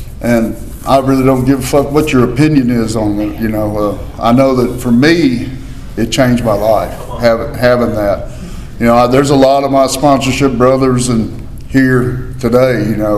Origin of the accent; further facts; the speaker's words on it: Memphis, Tennessee, United States; you know, I'm from Memphis. I was the only person from Memphis that came here.